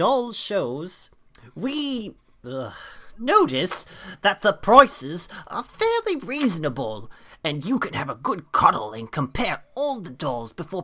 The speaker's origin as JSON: {"language": "English", "country": "United Kingdom", "said": "I'm from the UK"}